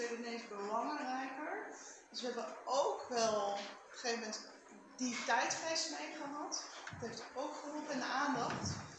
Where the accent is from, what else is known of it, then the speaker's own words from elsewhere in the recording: Utrecht, Netherlands; Nee, ik kom uit Lunetten